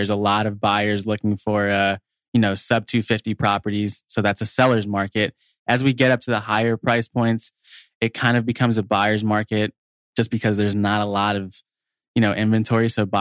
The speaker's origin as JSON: {"language": "English", "town": "Phoenix", "region": "Arizona", "country": "United States", "tie": "born or raised there", "said": "Born and raised in Phoenix, Arizona. My parents and grandparents from here. So we date back long bloodline in Phoenix and went to ASU."}